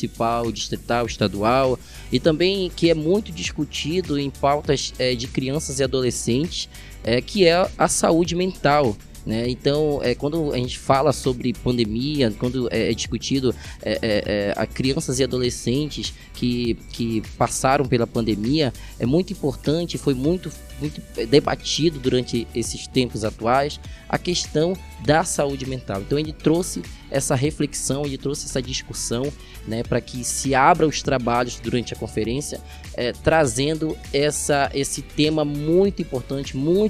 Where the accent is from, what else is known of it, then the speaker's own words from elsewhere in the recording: Amapá, Brazil; tenho 19 anos, sou do estado do Amapá e a minha autodescrição, eu sou um jovem preto